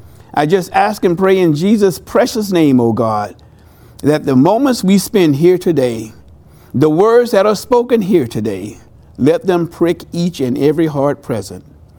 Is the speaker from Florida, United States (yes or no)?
yes; Florida, United States; I grew up in South Florida. There is no snow in South Florida.